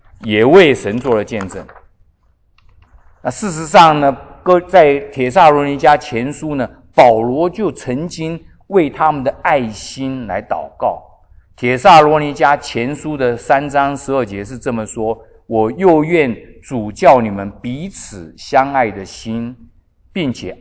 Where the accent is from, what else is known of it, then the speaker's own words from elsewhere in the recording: China; 因为我们中国人，我如果去每一个地方，中国人教会都是用礼拜五查经的，因为礼拜六休息